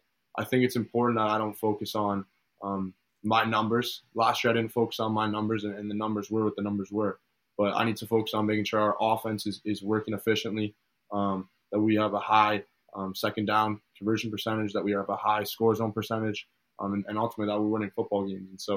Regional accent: Canada; I mean, I want to be evaluated versus American guys, and I don't want anyone to look at me as a Canadian

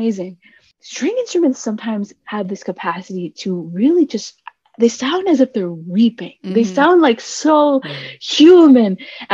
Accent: New Hampshire, United States; also born or lived in India; I was born in India and then we came here when I was three to the US. around the Boston area, New Hampshire to be specific, but everyone knows Boston.

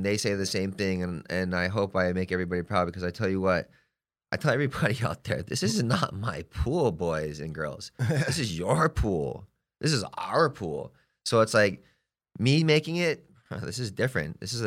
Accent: Hawaii, United States; now in Palm Springs, United States; Hey, I'm from Hawaii, okay? I'm living here for X amount of time. I'm getting to know Palm Springs, and it's a gay community.

